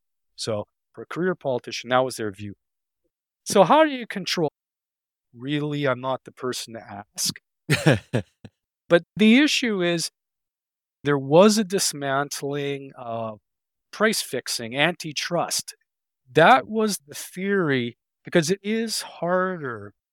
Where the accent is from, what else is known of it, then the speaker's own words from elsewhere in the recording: Canada; as a Canadian, one of the topics of conversation up here is what a disaster the US medical system is.